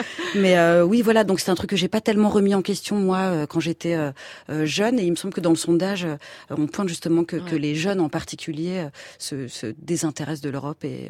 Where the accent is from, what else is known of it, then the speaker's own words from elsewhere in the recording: Schiltigheim, Grand Est, France; C'est pas parce que je suis née à Schiltigheim